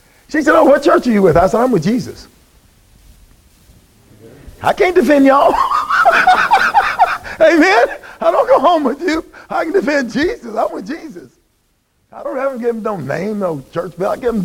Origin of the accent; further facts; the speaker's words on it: the South, United States; I know what she's trying to tell me. I'm from the South.